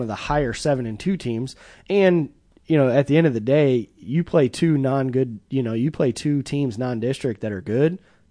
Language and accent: English; Lisle, Illinois, United States; You know, because I kind of kept up back from my hometown in Lisle.